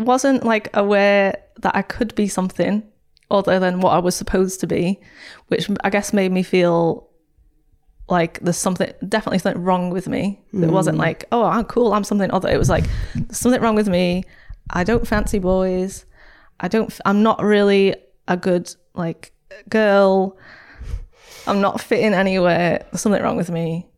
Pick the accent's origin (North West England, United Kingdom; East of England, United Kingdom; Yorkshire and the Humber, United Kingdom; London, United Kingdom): North West England, United Kingdom; St Helens; I grew up in St. Helens.